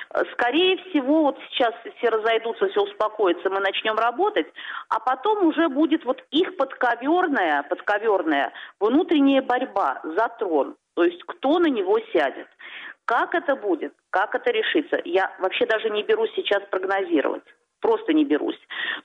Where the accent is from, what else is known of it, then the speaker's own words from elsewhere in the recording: Cairo, Cairo Governorate, Egypt; Меня вчера очень многие спрашивали: вы откуда? Я говорила, что я каирчанка.